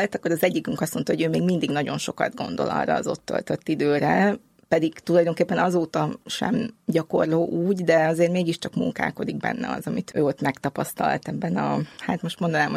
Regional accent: Budapest, Hungary; born there; Én már Budapesten születtem, de a szüleim egyébként a vidékről származnak, édesanyám Gyöngyösről, édesapám pedig Herendről, úgyhogy mondhatni, hogy városi és vidéki is vagyok egy személyben

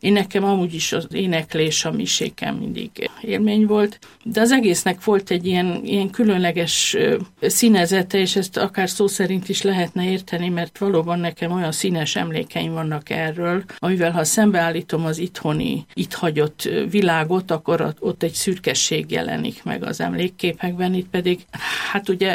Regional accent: Sudan; Ideális körülmények között nőttem föl

